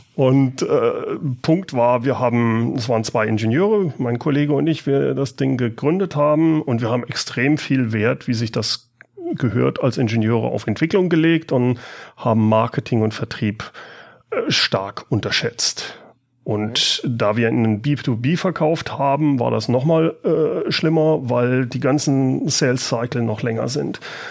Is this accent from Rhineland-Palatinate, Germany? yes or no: no; Karlsruhe, Baden-Württemberg, Germany; born there; also born or lived in Siegen; now in Aachen, Germany; ich bin in Karlsruhe geboren, habe dann in Siegen gelebt und bin seit dem Studium in Aachen. Aber ich fühle mich als Aachener.